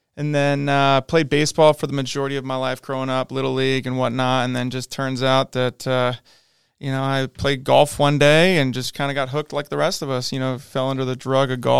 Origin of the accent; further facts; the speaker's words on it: Aptos, California, United States; So, I am 35 years old. I am from Aptos, California. I graduated from Aptos High in 2005.